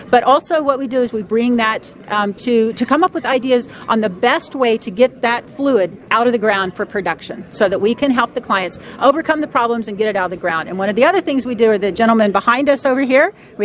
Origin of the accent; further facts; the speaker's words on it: Oklahoma, United States; I am from Oklahoma originally.